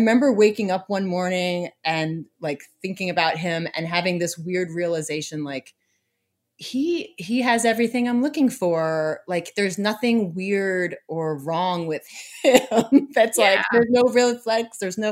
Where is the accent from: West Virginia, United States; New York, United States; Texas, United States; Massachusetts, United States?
Massachusetts, United States; I grew up just outside of Boston and I love Massachusetts